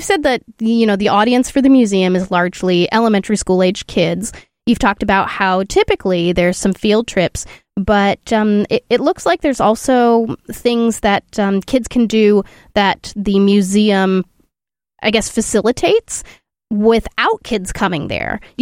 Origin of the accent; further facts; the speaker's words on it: East Coast, United States; I grew up on the East Coast, and so I have really fond memories of Plymouth Plantation and Old Sturbridge Village.